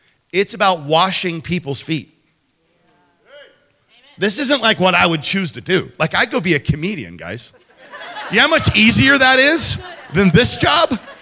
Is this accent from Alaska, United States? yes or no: yes; North Kenai, Alaska, United States; So I was a commercial fisherman, oil field kid. I grew up in North Kenai, Kinakiski area.